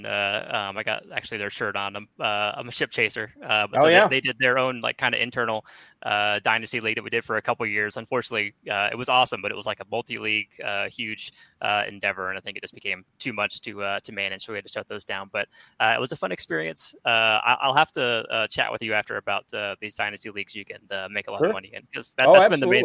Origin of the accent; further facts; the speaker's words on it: Atlanta, Georgia, United States; I'm from Atlanta, Georgia.